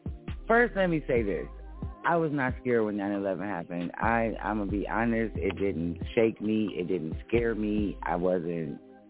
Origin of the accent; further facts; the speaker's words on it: United States; I choose to be pro-American because I'm American.